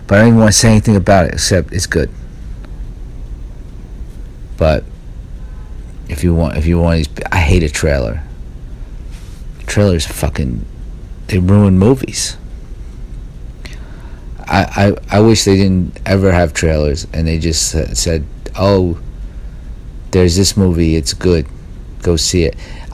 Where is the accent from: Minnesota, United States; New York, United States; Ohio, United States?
New York, United States; New York City; I mean, I grew up in Staten Island. It sounds a lot like France.